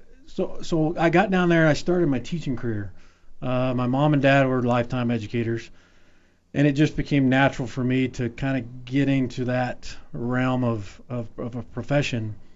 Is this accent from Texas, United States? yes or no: yes; Texas, United States; I'm from Texas. We don't do math down there.